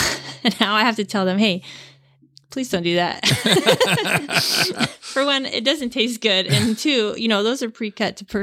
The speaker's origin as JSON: {"language": "English", "town": "Seattle", "region": "Washington", "country": "United States", "tie": "born or raised there", "said": "Well, Rich and I grew up in the Seattle area in mm-hmm. Puget Sound."}